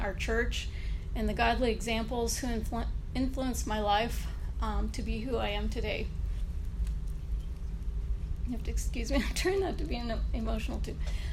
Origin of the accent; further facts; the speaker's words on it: Sugarcreek, Ohio, United States; also born or lived in Dover; I was born in Dover, Ohio, and I've lived all my life in Sugar Creek, and some people come for Amish country, but that's where I've grown up, and it's a great place to be.